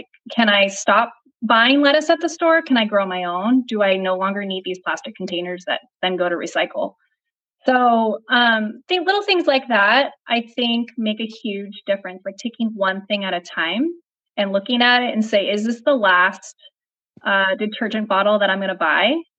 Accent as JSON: {"language": "English", "town": "San Jose", "region": "California", "country": "United States", "tie": "born or raised there", "said": "since I was little, I grew up in San Jose, California, and my folks had me there."}